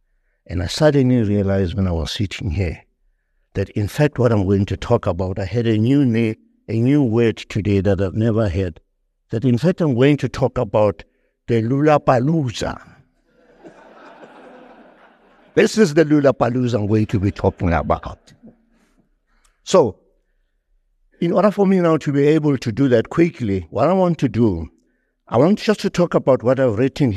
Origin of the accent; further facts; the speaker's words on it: Alexandra, Gauteng, South Africa; a native boy like me, who comes from, was born and bred in Alexander Township, which is a squalid ghetto.